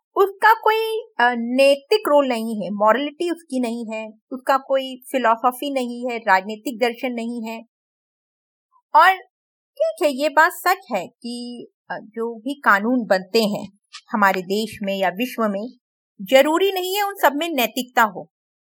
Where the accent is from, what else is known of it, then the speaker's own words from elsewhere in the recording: Mumbai, Maharashtra, India; मैं मुंबई से हूं